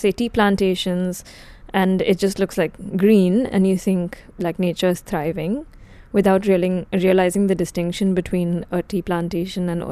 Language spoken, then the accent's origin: English; India; I grew up in India, and we were a former British colony, and a lot of the books that we read were from England rather than from India